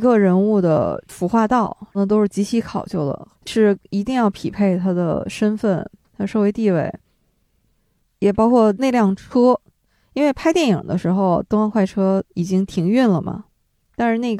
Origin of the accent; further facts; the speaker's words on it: northern China, China; 像我们是北方人嘛